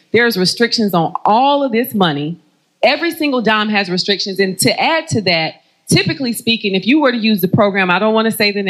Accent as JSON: {"language": "English", "region": "North Carolina", "country": "United States", "said": "Know I'm from North Carolina."}